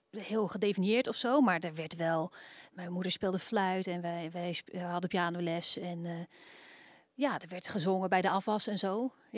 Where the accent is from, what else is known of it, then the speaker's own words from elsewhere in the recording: Utrecht, Netherlands; now in Rotterdam, Netherlands; ja, ik kwam uit de buurt van Utrecht